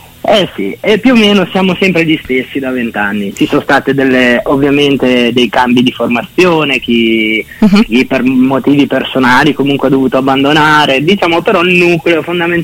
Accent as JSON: {"language": "Italian", "town": "Pesaro", "region": "Marche", "country": "Italy", "said": "Noi siamo di Pesaro"}